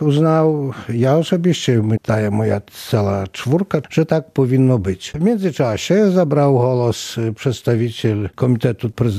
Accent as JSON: {"language": "Polish", "region": "Podlaskie Voivodeship", "country": "Poland", "said": "Ja akurat pochodzę z takiej wioski niewielkiej, która jest sąsiedniej wioski Potoka."}